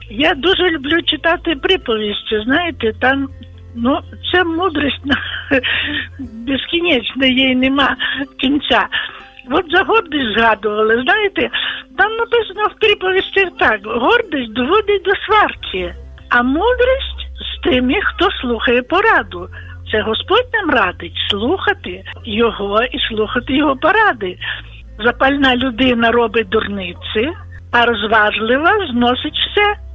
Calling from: Volyn Oblast, Ukraine; я з Волині

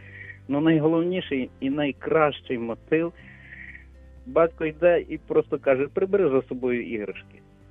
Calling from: Lviv, Lviv Oblast, Ukraine; я зі Львова.

